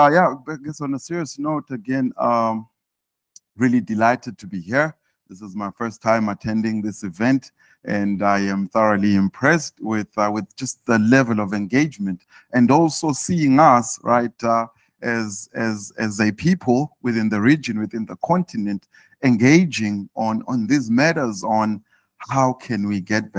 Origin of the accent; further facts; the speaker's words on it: Eswatini; As my ogre here has said, I am from Eswatini. I am the CEO for Eswatini TV. I'll put a disclaimer out there first to say